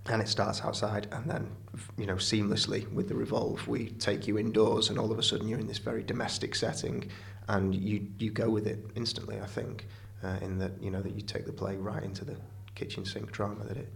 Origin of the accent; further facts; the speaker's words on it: Stockport, North West England, United Kingdom; And I'm from Stockport, so I'm not too far away. I'm only 10 minutes down the road.